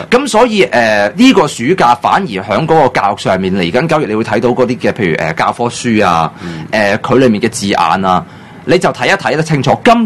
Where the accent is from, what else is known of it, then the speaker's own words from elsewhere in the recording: Hong Kong; 我哋由我哋自己香港人由我哋香港人嘅角度去搞嗰六四嘅悼念